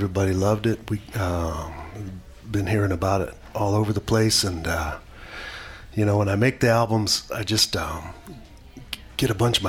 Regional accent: Davenport, Iowa, United States; also born or lived in East Chicago, Indiana; And then I grew up in Davenport, Iowa, through high school.

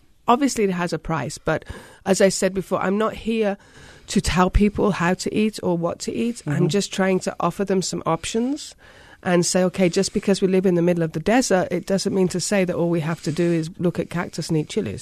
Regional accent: England, United Kingdom; Well, I'm an English mom, but I think I'm going to be pretty tough

